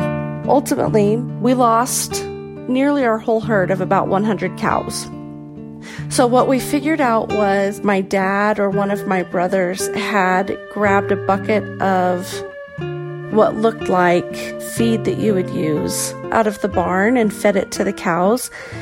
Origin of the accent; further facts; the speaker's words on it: Nebraska, United States; now in Colorado, United States; I am currently in Colorado, but I'm originally from Nebraska.